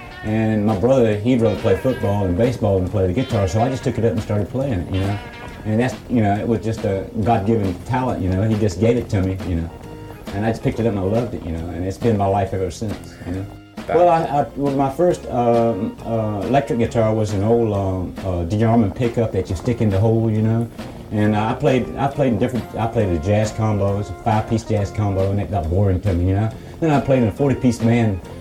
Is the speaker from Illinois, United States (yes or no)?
no; North Carolina, United States; When I was raised up in North Carolina, I was listening to black music because the white pop music turned me off.